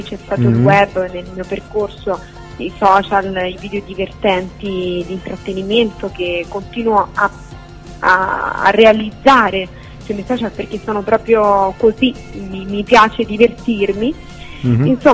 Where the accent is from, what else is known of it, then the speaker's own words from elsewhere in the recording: Rome, Lazio, Italy; born there; C'è un po' del mio romano, perché sono nata a Roma e sono e amo molto, diciamo, la mia città